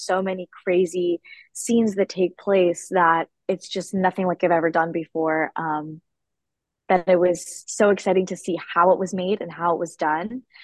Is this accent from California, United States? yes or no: yes; San Diego, California, United States; Yeah, I'm from San Diego, from California, and I've worked out here all my life.